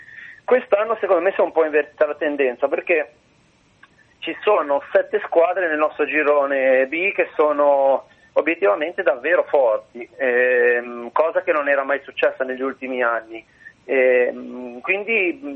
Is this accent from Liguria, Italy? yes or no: yes; Sestri Levante, Liguria, Italy; now in Chiavari, Italy; Sì, in realtà sono di Sesti Levante, però adesso abito a Chiavari e comunque sono vicino a Genova, all'ospedale.